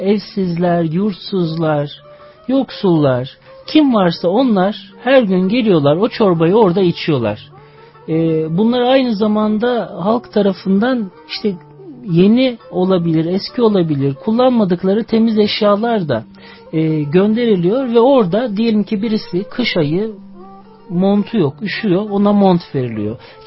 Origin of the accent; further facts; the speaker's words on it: Trabzon, Turkey; Ben çocukluğum Trabzon'da geçti. Trabzon'dan Ankara'ya geliyorduk.